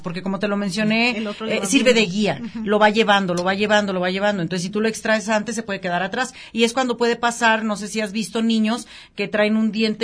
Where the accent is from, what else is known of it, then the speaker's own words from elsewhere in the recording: Mexico; los mexicanos ya sabes que todo vendemos.